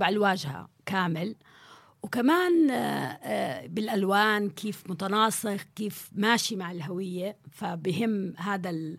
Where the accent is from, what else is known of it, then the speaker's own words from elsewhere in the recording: Saudi Arabia; now in Jordan; لأنه تربيت بالسعودية